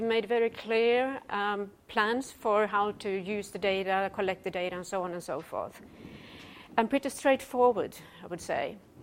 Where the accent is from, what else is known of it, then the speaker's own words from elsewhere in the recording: Sweden; so that's a Swedish name. I'm from Sweden, and … I'm married to a Finn, so it's a Finnish last name.